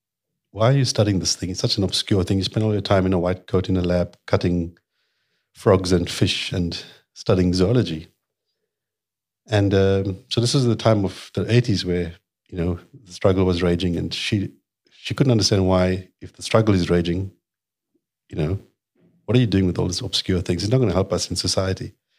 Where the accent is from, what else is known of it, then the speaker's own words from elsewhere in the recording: Merebank, KwaZulu-Natal, South Africa; In a place called Meerbank, which is just south of Durban, trapped between two oil refineries. And, so I woke up to the 7 o'clock aeroplane, because it was right next to the airport. Yeah, that's where I grew up.